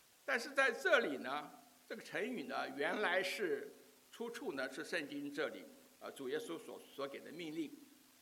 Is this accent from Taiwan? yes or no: yes; Taiwan; 记得我小时候在台湾长大的时候，都要背诵青年守则十二条啊